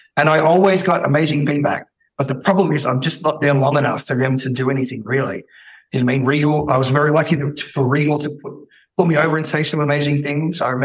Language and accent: English; Philippines; I think I look different to other Filipinos, but I am Filipino.